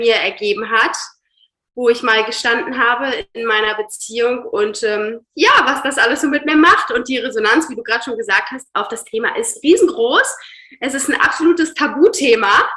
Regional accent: Hamburg, Germany; Ich komme aus Hamburg

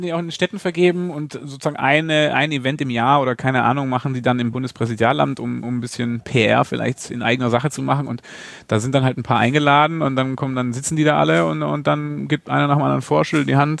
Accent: Baden-Württemberg, Germany; Zweitens bin ich Schwabe.

